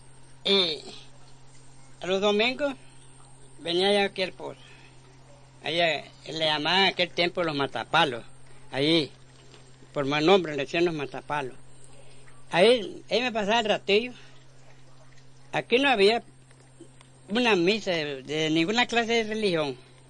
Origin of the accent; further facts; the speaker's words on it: Punta Arenas, Magallanes, Chile; Yo me vine de Punta Arenas porque yo trabajaba en una panadería ahí en Punta Arenas